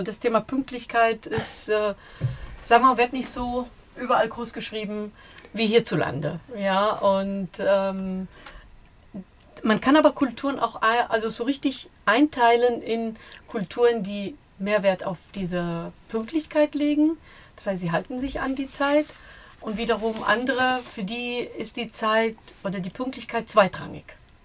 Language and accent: German; Jordan; Ich bin in Jordanien aufgewachsen.